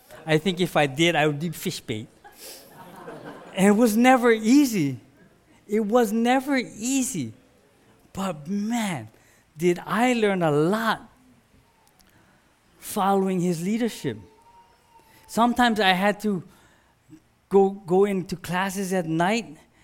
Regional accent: Hawaii, United States; It's like, man, seriously, I'm from Hawaii.

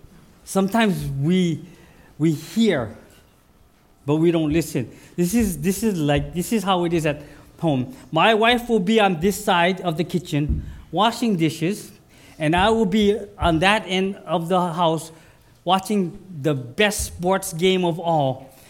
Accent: Hilo, Hawaii, United States; And you know, we don't usually cheer for Kona because we're from Hilo, right?

